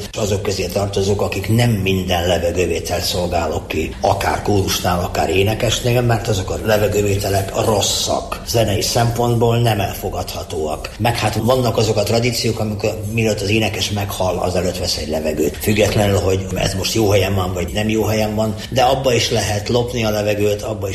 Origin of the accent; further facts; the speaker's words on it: Transylvania, Romania; nem tudtam volna elmenni a hazámból, tehát nekem sem volt ennyire köztudomás, hogy mennyire székely vagyok, mennyire kanok vagyok, és mennyire hazafi vagyok.